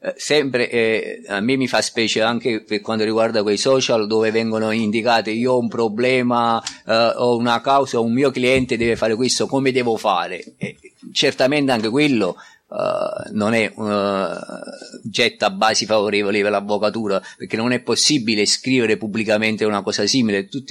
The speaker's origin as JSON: {"language": "Italian", "town": "Portici", "region": "Campania", "country": "Italy", "said": "io sono di Portici, quindi di un comune più piccolo rispetto a Napoli"}